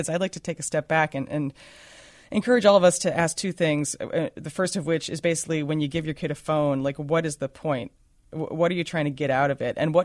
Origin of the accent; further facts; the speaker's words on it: New York, United States; And granted, I'm from New York and basically still can't drive very well